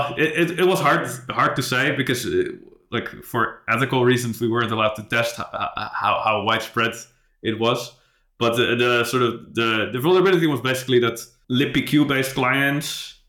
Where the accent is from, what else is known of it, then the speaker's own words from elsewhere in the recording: Netherlands; So, I grew up in a town in the Netherlands, and then I went to university in Amsterdam.